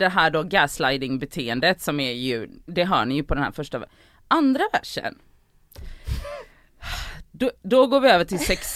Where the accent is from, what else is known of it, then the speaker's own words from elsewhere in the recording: Gothenburg, Västra Götaland County, Sweden; jag är uppvuxen i Biskopsgården